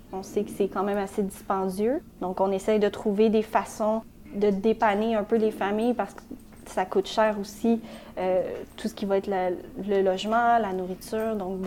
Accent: Anjou, Quebec, Canada; also born or lived in Saint-Léonard; je suis née à Saint-Léonard et j'ai grandi à Anjou. Donc, c'est un quartier que j'ai vu évoluer pratiquement toute ma vie.

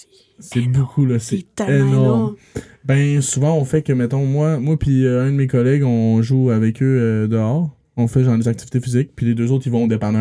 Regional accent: Bégin, Quebec, Canada; parce que moi, je viens de Bégin, là, à la base.

